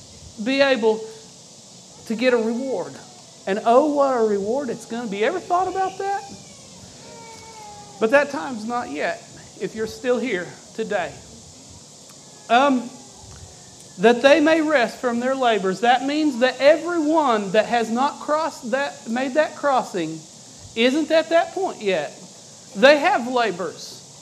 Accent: Junction City, Kentucky, United States; I'm from Junction City, Kentucky.

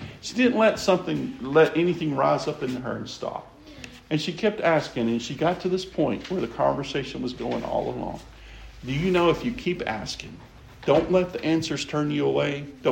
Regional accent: Louisiana, United States; Well, I grew up in Louisiana. There's a certain degree of effect Louisiana had on me because I grew up in Louisiana.

